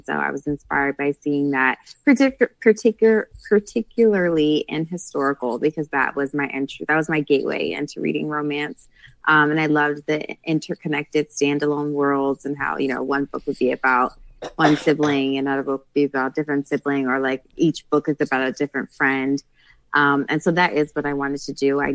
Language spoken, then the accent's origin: English; New Jersey, United States; And I'm from New Jersey. I'm proud to be from New Jersey.